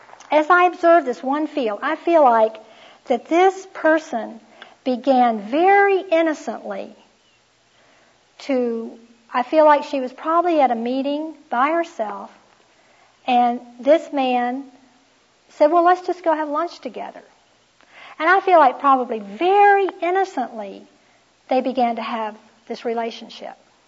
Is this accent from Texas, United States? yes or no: yes; Houston, Texas, United States; I grew up in Houston, Texas, and I didn't even know country music existed for a while.